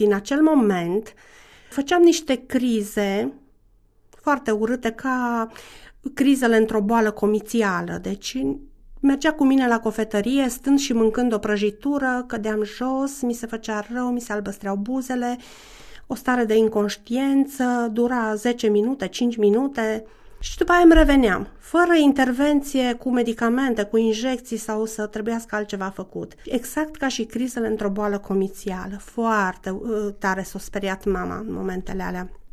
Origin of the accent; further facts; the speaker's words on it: Anina, Caraș-Severin, Romania; M-am născut în Anina, în județul Caraș-Severin. Și acolo mi-am petrecut copilăria și adolescența și pot să spun că o mare parte din viață.